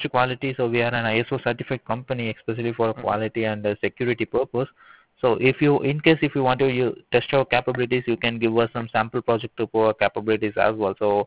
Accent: India; We are from India.

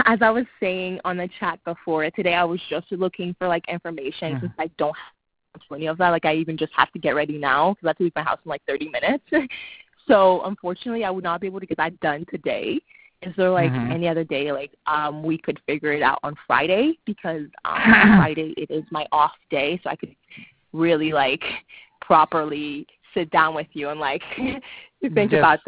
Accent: Canada; I'm from Canada, so I don't know where you guys are located or whatnot.

